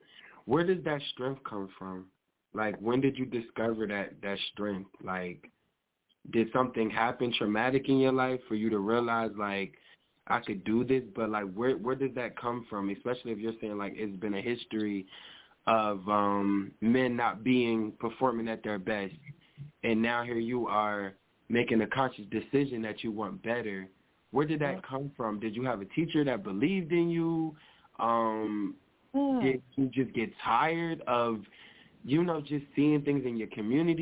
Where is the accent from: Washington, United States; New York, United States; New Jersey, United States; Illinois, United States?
New Jersey, United States; Trenton; Like, you said you're from Philly. I'm from Trenton. We ain't that far from each other